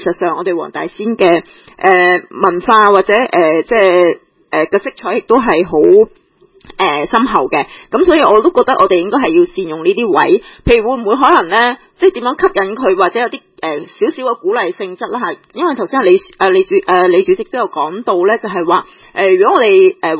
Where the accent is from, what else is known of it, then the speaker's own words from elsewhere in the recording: China; 本身即係我哋中國人嘅傳統